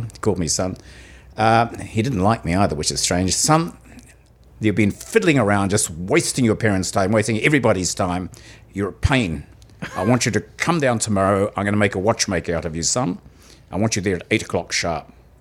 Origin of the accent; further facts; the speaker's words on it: Whangarei, Northland, New Zealand; born there; Well, I was born in Whangarei, an only child